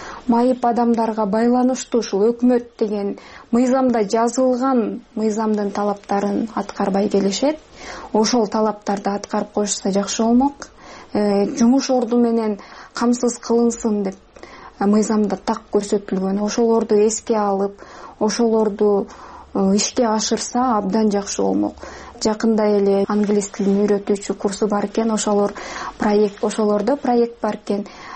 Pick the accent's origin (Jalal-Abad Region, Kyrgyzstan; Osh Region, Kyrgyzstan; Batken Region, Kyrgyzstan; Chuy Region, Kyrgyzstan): Jalal-Abad Region, Kyrgyzstan; Kyzyl-Ozgorush; born there; now in Bishkek, Kyrgyzstan; Токтогул районуна караштуу Кызыл Өзгөрүш айылында төрөлгөм. Азыр Бишкекте эжемдин үйүндө эки жээним менен жашайм азыркы убакта.